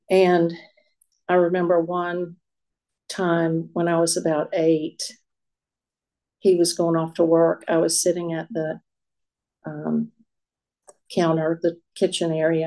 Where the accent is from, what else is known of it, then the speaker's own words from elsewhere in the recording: Chapel Hill, North Carolina, United States; I was born in Chapel Hill, wasn't born there, but moved there and was raised in Chapel Hill, North Carolina. I was born in 1960